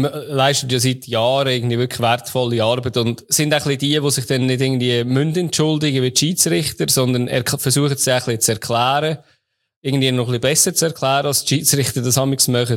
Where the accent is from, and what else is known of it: Switzerland; born or raised there